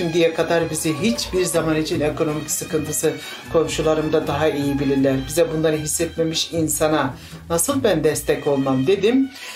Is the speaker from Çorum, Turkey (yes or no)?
yes; Çorum, Turkey; 47 yaşındayım, 3 çocuk annesiyim, memleketim Çorum.